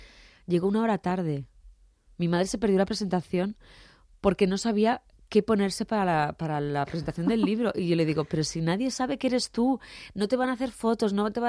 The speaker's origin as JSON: {"language": "Spanish", "town": "Barcelona", "region": "Catalonia", "country": "Spain", "moved": "yes", "lives_now": "Madrid, Spain", "said": "yo soy de Barcelona, vine a Madrid va a hacer 13 años, que ha pasado súper rápido, y yo siempre he vivido en una zona céntrica, ¿no? Malasaña, Fuencarral."}